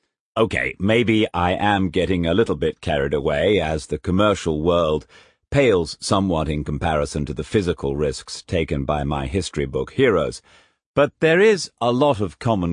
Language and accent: English; England, United Kingdom; Growing up in England, history was one of my very few favourite subjects at school.